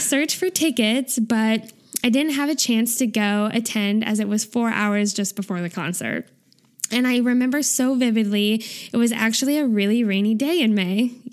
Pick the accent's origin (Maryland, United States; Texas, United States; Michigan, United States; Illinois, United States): Illinois, United States; Chicago; helping me navigate to the arena since I was from Chicago.